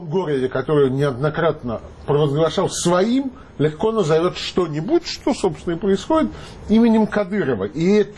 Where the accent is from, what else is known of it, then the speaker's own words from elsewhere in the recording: Saint Petersburg, Russia; Я, как вы уже сказали, Владимир, сам питерский, и это одна из важнейших моих самоидентификаций, хотя я давно не живу в Питере, но я, конечно, питерский.